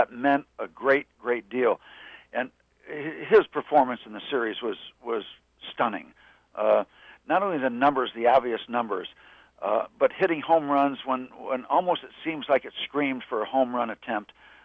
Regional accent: Falls Village, Connecticut, United States; We used to listen to the games back in Connecticut, where I grew up in Falls Village, Connecticut, a town of 700 people.

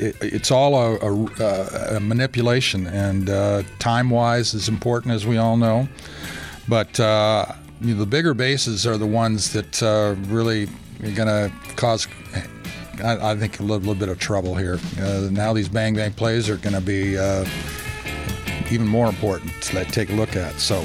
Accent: Pacific Northwest, United States; It kind of reminds me of where I grew up back in the Northwest.

